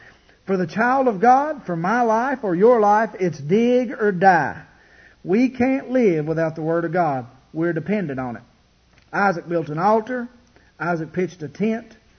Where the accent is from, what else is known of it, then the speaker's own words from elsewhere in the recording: Kentucky, United States; I grew up in Letcher County, Kentucky, and we got a little different way of saying things at times.